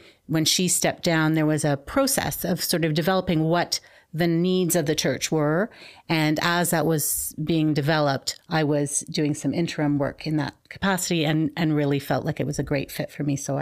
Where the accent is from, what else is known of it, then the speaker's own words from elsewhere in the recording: Montreal, Quebec, Canada; moved away as an adult; now in Mississauga, Canada; Sure. I grew up in Montreal.